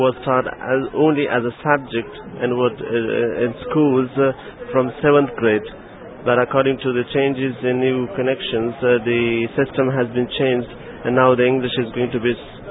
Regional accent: Kabul, Afghanistan; I'm from Kabul, Afghanistan.

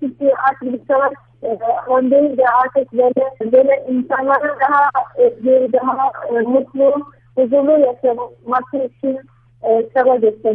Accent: Cizre, Şırnak Province, Turkey; born there; moved away; Yani meraktan gene de memleketimde merak ediyordum hep. Doğduğum yeri ve sokak sokak hep böyle gezmeyi eski evi görme bile hep hayalimdi ve de ilk yaptığım şey de buydu. 21 sene sonra ilk defa buraya geldik. Cizre'ye ailemle beraber

